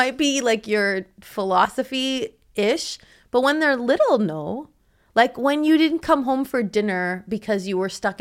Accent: Canada; I'm Canadian.

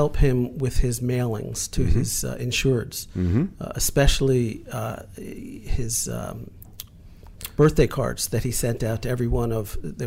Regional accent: Fair Lawn, New Jersey, United States; I'm from Fairlawn, New Jersey.

